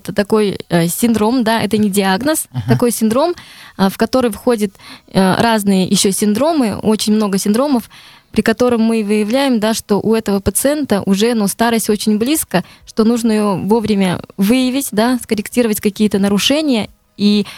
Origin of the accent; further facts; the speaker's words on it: Novaya Zarya, Zabaykalsky Krai, Russia; born there; now in Irkutsk, Russia; Я родилась в Забайкальском крае, Читинская область, Анонский район, село Новая Заря. В 24 года я поступила в Бурятский государственный университет на лечебное дело.